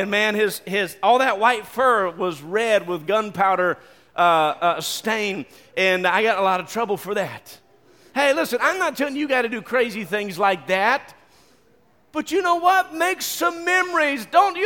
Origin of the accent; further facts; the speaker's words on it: West Virginia, United States; remember, I'm from West Virginia